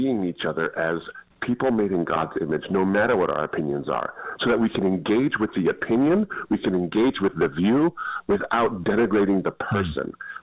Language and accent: English; Michigan, United States; I was, actually.